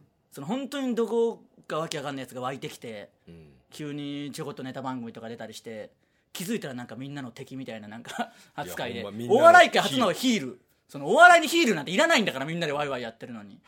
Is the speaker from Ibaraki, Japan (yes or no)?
no; Tsuyama, Okayama, Japan; 僕ら 岡山県出身なんですよって言ったらすげえ喜んでくれて、うん、しかも津山市なんですよ